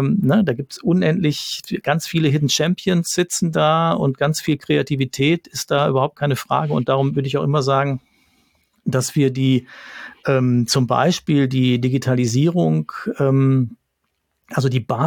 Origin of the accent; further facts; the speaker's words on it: North Rhine-Westphalia, Germany; Ich komme aus dem Ruhrgebiet